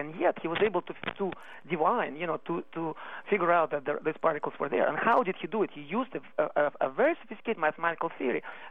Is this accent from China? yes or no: no; Moscow Oblast, Russia; English is a second language; I was a high school student growing up in Russia in a small town near Moscow.